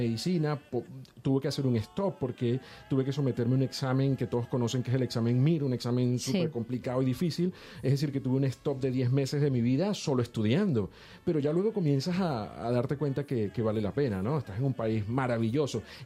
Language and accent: Spanish; Venezuela; No saben que los venezolanos somos los españoles